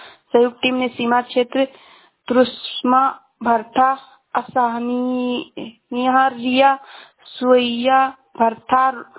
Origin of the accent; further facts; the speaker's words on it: Shravasti, Uttar Pradesh, India; मैं जिला श्रावस्ती से हूँ।